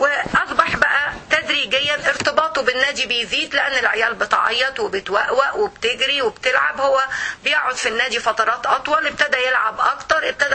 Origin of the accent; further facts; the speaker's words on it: Egypt; في بعض الاحيان عندنا في مصر المدارس الحكوميه بيبقى فيها مشكله، التعليم بيبقى فيها تعبان